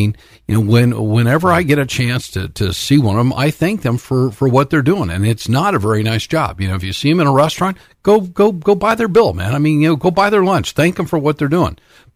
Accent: Los Angeles, California, United States; There are nearly 65,000 homeless people in Los Angeles County. I was born and raised in Los Angeles.

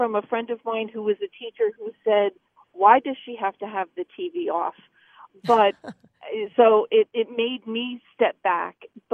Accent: New Jersey, United States; I'm the Jersey girl.

